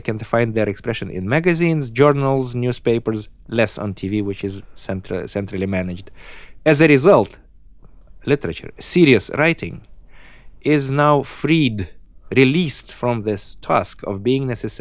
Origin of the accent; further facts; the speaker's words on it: Russia; English is a second language; I'm Russian here, and on the other hand, I'm American there